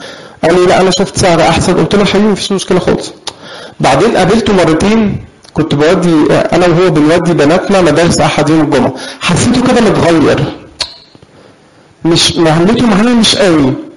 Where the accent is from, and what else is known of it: Egypt